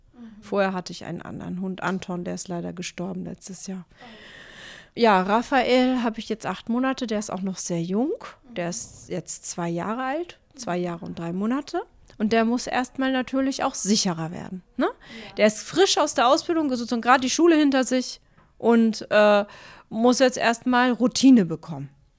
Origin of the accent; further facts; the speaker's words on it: Hamburg, Germany; born there; Ich bin 52 Jahre alt. Ich bin hier in Hamburg geboren und meine Eltern kommen aus der Türkei. Ich bin auch zweisprachig aufgewachsen, türkisch und deutsch.